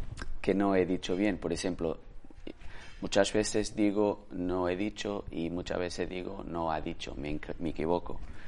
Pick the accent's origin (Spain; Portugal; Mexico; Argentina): Portugal; Porto, Norte; Spanish is a second language; soy de Oporto y vamos a veranear en familia para un pueblo, Muros, en las Rías Bajas, ahí cerca de Noia, Muros.